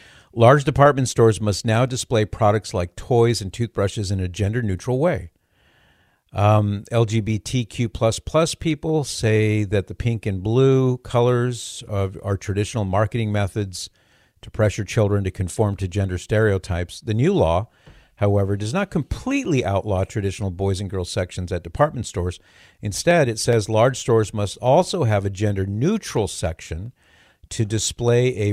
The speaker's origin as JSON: {"language": "English", "region": "California", "country": "United States", "tie": "born or raised there", "said": "I'm from California. I'm a native Californian. So is my wife. I love California."}